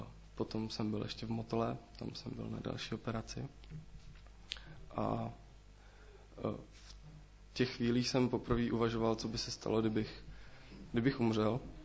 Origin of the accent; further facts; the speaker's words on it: Mladá Boleslav, Central Bohemian Region, Czechia; Jsem z Mladé Boleslavy, z křesťanské rodiny a už od malička jsem byl vedený k víře Pana Ježíše